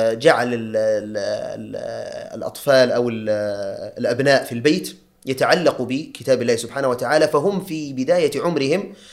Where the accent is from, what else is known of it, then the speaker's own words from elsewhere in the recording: Riyadh, Riyadh Province, Saudi Arabia; نشأت في الرياض والاصل من مصر